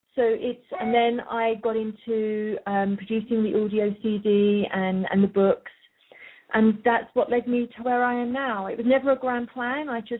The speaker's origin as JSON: {"language": "English", "country": "United Kingdom", "said": "as you can tell from my accent probably, I am originally from the UK. I have worked in the UK and the US extensively. I currently split my time between the two countries"}